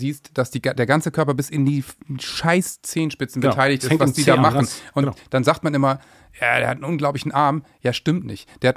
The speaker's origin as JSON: {"language": "German", "town": "Worpswede", "region": "Lower Saxony", "country": "Germany", "said": "Freddy wohnt ja auf dem Land im schönsten Dorf Deutschlands, Wobbsfede, wo ich herkomme."}